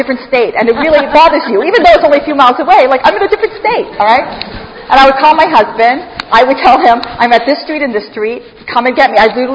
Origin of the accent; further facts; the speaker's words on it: Toronto, Ontario, Canada; I grew up in Toronto